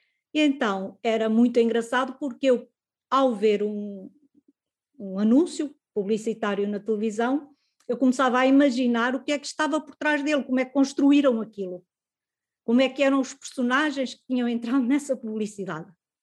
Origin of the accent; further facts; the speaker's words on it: Viseu, Portugal; born or raised there; also born or lived in Luanda, Angola